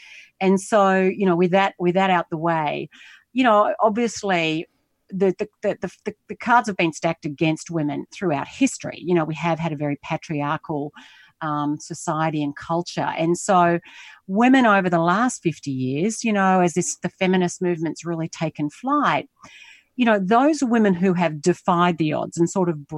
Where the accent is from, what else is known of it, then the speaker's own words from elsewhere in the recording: Australia; moved away as an adult; also born or lived in United States; now in Singapore; I am Australian. I'm currently based in Asia, in Singapore. I lived in the US for 11 years and I'm constantly on planes traveling around the world.